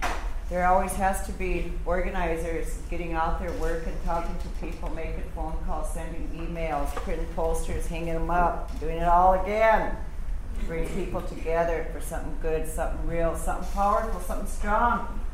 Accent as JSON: {"language": "English", "region": "South Dakota", "country": "United States", "said": "My Teoshpai is the Iteshicha Teoshpai from the Lakota Nation. I come from the Oglala Band, the largest band of the Lakota campfire, which is the largest campfire."}